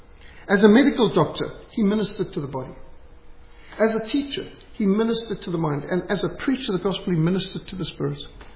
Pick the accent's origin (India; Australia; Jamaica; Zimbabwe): Zimbabwe; When I was growing up in Rhodesia, we would have Livingstone's Rouser, quinine. That's how you treated malaria. And malaria is normal, like tick bite fever and bilharzia. It's like, yeah, you get these things growing up in Rhodesia, all that sort of thing.